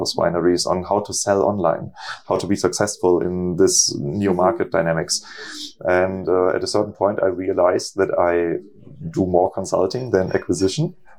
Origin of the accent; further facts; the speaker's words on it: Northern Germany, Germany; I come from Northern Germany. There's no wine growing. And I moved to a wine growing area when I was, I think, 17 years old